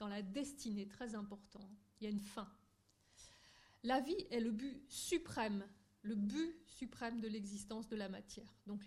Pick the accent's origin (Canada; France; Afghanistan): France; Nantes, Pays de la Loire; puisque je suis nantaise